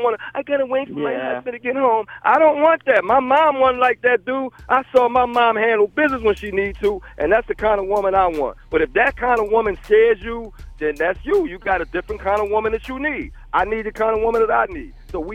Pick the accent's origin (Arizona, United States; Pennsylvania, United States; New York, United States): Pennsylvania, United States; Philadelphia; So I'm from Philadelphia. That's another boss woman city.